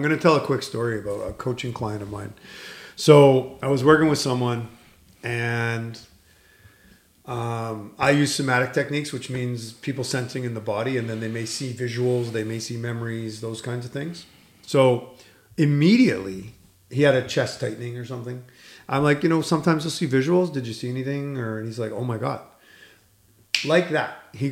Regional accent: Canada; we're Canadian, by the way

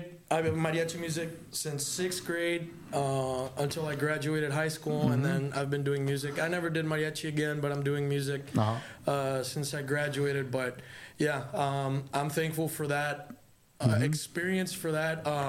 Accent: Hidalgo, Texas, United States; Yeah, so I grew up in Hidalgo, Texas. My family's from Reynosa and Monterrey. So I spent a very big amount of my childhood over there at the man. But I grew up here in Hidalgo, Valley View High School, UTPA.

